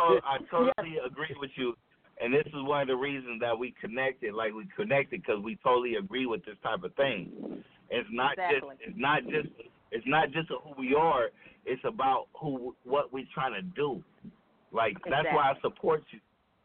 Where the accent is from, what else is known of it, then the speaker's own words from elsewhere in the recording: Los Angeles, California, United States; Like I'm from Crenshaw District.